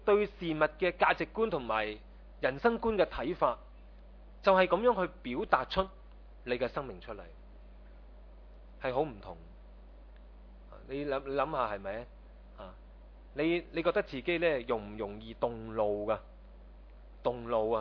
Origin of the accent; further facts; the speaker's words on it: China; 好像我们中国人说人的学习呢逆水行舟嘛